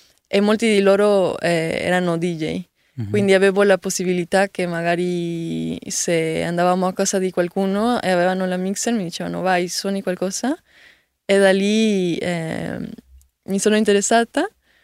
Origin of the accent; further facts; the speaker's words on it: Oaxaca, Mexico; Italian is a second language; now in Milan, Italy; Sì, sono da Oaxaca, quindi da Oaxaca per il mondo.